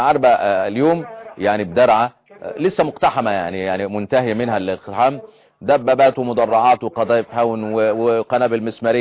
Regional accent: Upper Egypt, Egypt; بقت زي النبوت عندنا في الصعيد

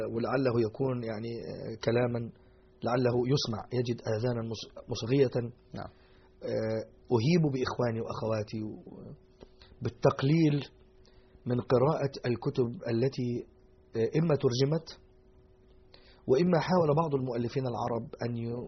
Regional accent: Egypt; عندنا في مصر يقولوا يأكلوا صابع مرة

